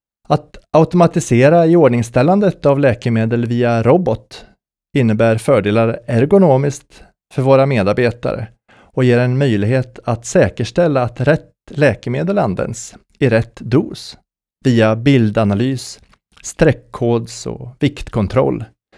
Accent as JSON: {"language": "Swedish", "town": "Degerfors", "region": "Örebro County", "country": "Sweden", "tie": "born or raised there", "said": "Under min fina uppväxt i östra Värmland, jag är från Degerfors"}